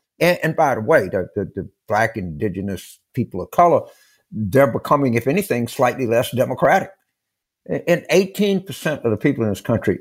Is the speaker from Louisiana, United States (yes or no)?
yes; Louisiana, United States; also born or lived in Pennsylvania; I grew up in Louisiana, it's always New Orleans versus the rest of the state. I cut my teeth in Pennsylvania politics.